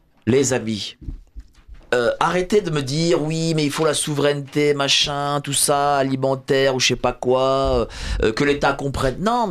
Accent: Poland; Alors, j'ai appris ça quand j'étais môme en Pologne.

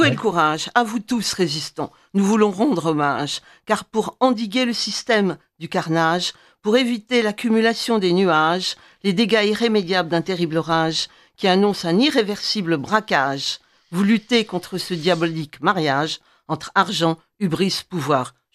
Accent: Lyon, Auvergne-Rhône-Alpes, France; Je suis lyonnaise d'origine.

